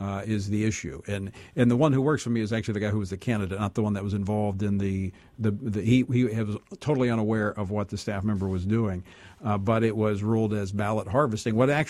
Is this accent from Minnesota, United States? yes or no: no; Louisiana, United States; What came out of that 96 race in my home state of Louisiana, we didn't win the race